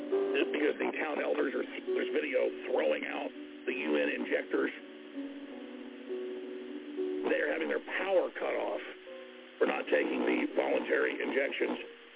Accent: Dallas, Texas, United States; It says right here, bigger than Dallas, my hometown.

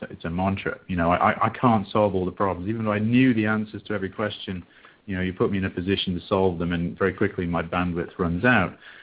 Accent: England, United Kingdom; moved away as an adult; now in Dallas, United States; As you can tell, I don't sort of speak with a traditional American accent, although I live in Dallas, Texas, and have lived here for the last 24 years now. I was born and raised in England

